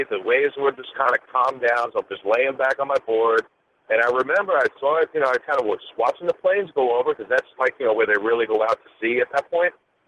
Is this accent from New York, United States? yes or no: yes; New York, United States; I'm originally from New York.